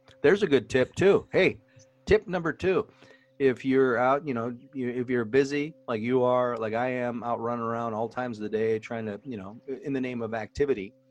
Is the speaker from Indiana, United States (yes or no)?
yes; Indianapolis, Indiana, United States; We're from Indianapolis. Everything's about a race here.